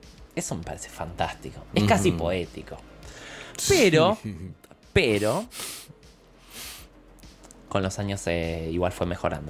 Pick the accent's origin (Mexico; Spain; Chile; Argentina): Argentina; pues somos argentinos, señores.